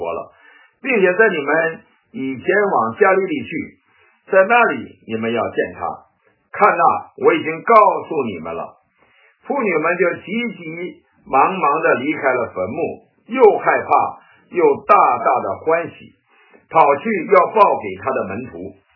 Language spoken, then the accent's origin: Chinese; China; now in United States; 所以呢，美国人也不戴口罩啊，我们中国人戴了口罩。